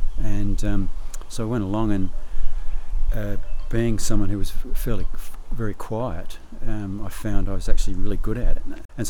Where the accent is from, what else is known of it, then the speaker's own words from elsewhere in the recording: Adelaide, South Australia, Australia; I was born in Narracourt in South Australia, and then I grew up in Adelaide. And from a sort of pretty average working class family, and none of my family had ever been to university before